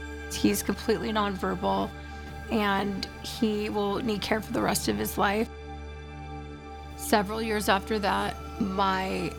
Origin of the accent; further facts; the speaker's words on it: Newport Beach, California, United States; I grew up here in Newport Beach. My kids went to preschool here.